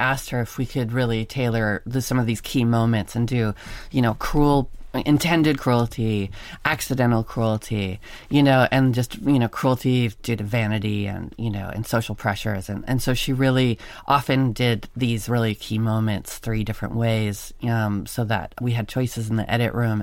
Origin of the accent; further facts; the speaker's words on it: Los Angeles, California, United States; My mother's English, and I grew up in Los Angeles, and I think there's a part of me that always wondered what would have happened if I was raised in England.